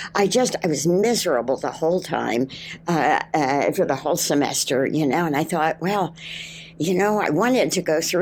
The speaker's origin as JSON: {"language": "English", "town": "Steelton", "region": "Pennsylvania", "country": "United States", "tie": "born or raised there", "said": "Right outside Harrisburg, sort of south central, a little town called Steelton, which was a steel mill town."}